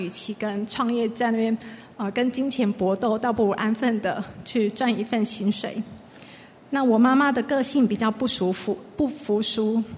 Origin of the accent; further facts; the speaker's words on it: Wuqi, Taichung, Taiwan; 但我是来自台中靠海的一个乡镇无期，那是一个民风淳朴的地方。我们家里有四个小孩，我是排行老三。